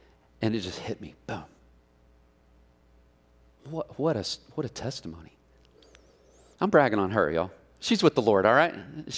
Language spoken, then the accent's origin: English; Mineola, Texas, United States; I grew up in First Baptist Church in Mineola, Texas. I don't know if you know where that's at, but go to Tyler and keep going north, and you'll run into it.